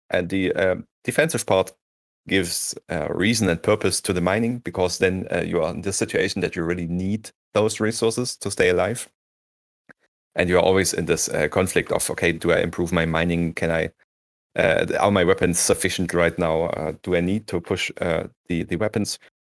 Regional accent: Dresden, Saxony, Germany; I'm 34 years old now. I'm from Dresden in Germany

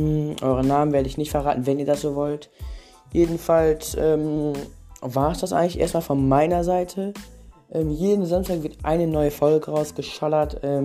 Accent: Germany; Ich komme aus Deutschland. Meine Stadt werde ich auch nicht verraten.

